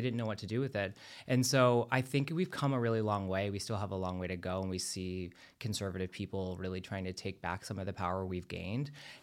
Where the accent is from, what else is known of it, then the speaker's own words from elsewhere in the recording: Florida, United States; As a Floridian too, I mean, I'm from Florida.